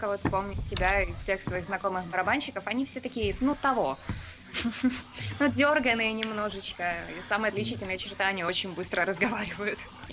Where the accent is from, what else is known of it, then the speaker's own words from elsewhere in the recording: Kyiv, Ukraine; Я из Киева, Украина.